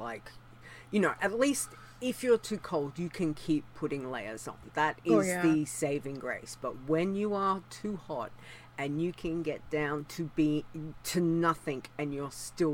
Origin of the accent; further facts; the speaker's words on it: Australia; Yes, I'm Australian